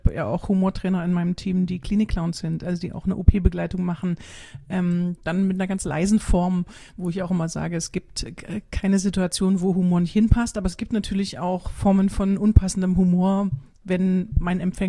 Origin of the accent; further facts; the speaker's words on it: East Germany, Germany; meine Damen, meine Herren, ich bin eine Ossi, ich bin eine Frau